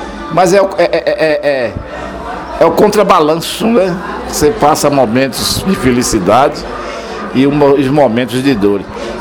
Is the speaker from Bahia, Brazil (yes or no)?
yes; Salvador, Bahia, Brazil; moved away as an adult; also born or lived in Mucugê; Eu tenho a minha origem em Mucugê, na Chapada, e com 2 meses eu retornei para Salvador. Retornei, quer dizer, minha família retornou, indo eu de colo ainda, pequenininho, né, 2 meses de nascido